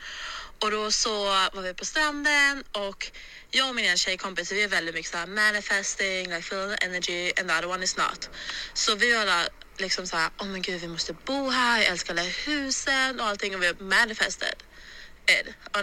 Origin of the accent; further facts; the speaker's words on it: Sweden; now in Los Angeles, United States; Jag är svensk här